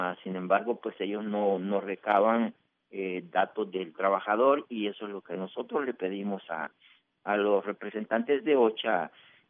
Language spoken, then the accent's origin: Spanish; El Salvador; Soy de El Salvador, un trabajador de lechería.